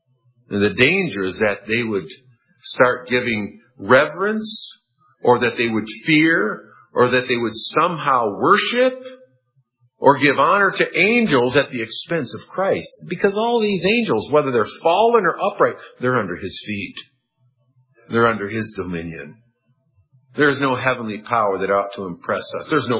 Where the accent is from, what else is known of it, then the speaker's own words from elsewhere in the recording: United States; Maybe it's because I'm an American, but I was disappointed at the outcome of the elections this past week